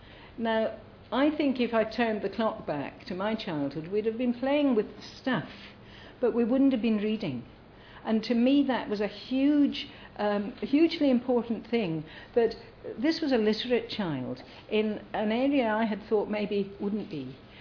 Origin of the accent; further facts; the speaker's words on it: Scotland, United Kingdom; And my next language will be Gaelic, because I think as a Scot, be leaving maybe in an independent Scotland, I better learn the indigenous language.